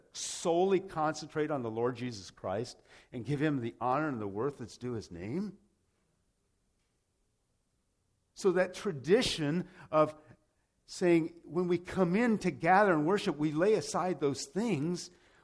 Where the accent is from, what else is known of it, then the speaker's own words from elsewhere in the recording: Rome, Lazio, Italy; also born or lived in San Jose, United States; But my parents took me when I was 11 months old from San Jose, California, where I was born, and transplanted me to Rome, Italy.